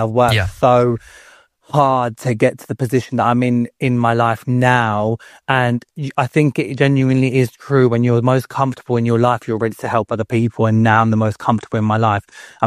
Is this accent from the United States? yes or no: no; Pakistan; from a South Asian community that I come from, being Pakistani